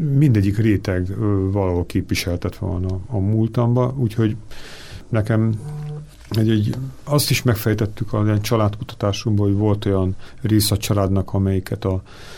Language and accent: Hungarian; Debrecen, Hajdú-Bihar, Hungary; born there; Debrecenben születtem 1967-ben.